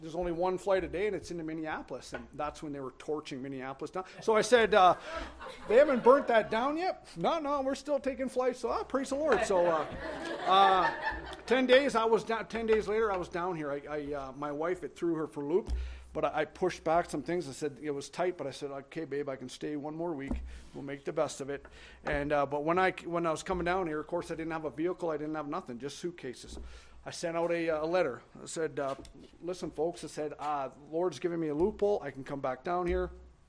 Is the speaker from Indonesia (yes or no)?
no; Manitoba, Canada; I'm from Manitoba, Canada, right above North Dakota.